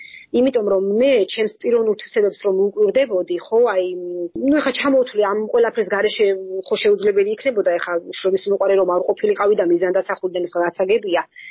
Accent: Kakheti, Georgia; ახეთიდან ვარ წარმოშობით და არასოდეს დამილებია ღვინო.

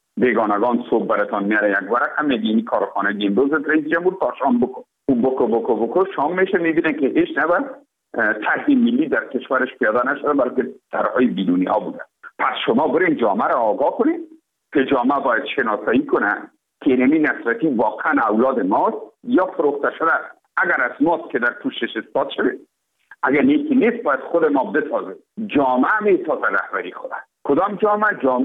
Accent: Afghanistan; ما افغان هستیم

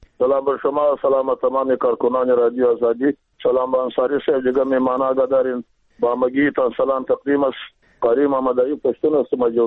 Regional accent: Afghanistan; ما مردم افغانستان به هر صورت، خودی ما افغان هستیم، از افغانستان هستیم.

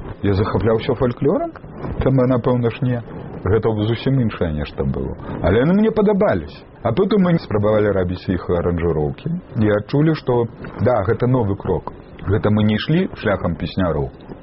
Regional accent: Minsk, Belarus; Я мінчанін, але мінчанін чыжоўскі. Была ж такая адрознасць чыжоўка і цэнтр. Чыжоўка яна была больш беларуская. Там нармальна было, калі ты гаварыў з акцэнтам. Палова чыжоўкі гэта людзі, якія з вёсак папрыязджалі.

